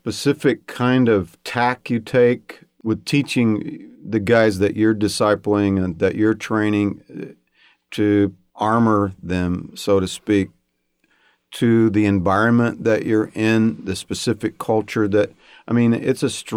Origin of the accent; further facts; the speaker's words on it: Texas, United States; because I came from Texas originally.